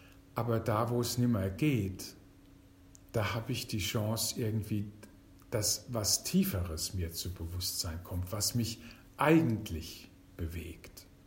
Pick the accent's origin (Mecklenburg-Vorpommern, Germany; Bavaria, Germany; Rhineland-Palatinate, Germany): Rhineland-Palatinate, Germany; Ich bin in der Pfalz aufgewachsen und da ist die französische Grenze nicht weit weg